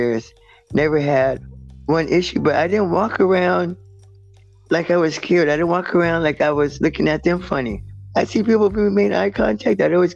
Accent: Mission Viejo, California, United States; I grew up in Mission Viejo, which was, you know, kind of challenging. I mean, I was born in 69

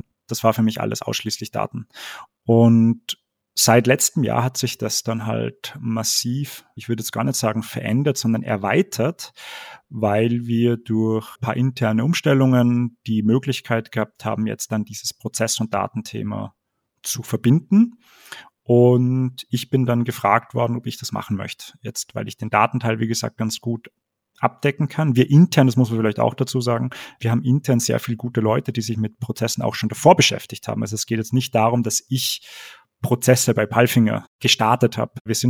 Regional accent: Austria; In Österreich, wir sind ja beide Österreicher, kennt man es vielleicht

